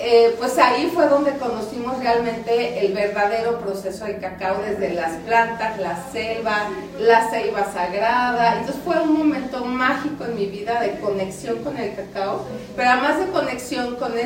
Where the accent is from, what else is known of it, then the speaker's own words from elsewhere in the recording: Comitán, Chiapas, Mexico; Te quiero platicar que yo soy chiapaneca, ¿no? Soy orgullosamente comiteca, y en mi infancia siempre existió una bebida de cacao.